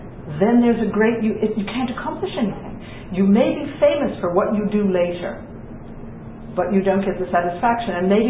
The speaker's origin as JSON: {"language": "English", "country": "United States", "tie": "born or raised there", "also_born_or_lived": "South Africa", "said": "I was fascinated growing up in America."}